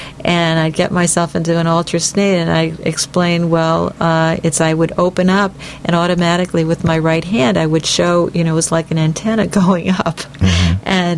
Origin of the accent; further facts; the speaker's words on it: Ohio, United States; also born or lived in France / New York; I grew up in Ohio. There weren't any Indians there. And I lived in France for a number of years.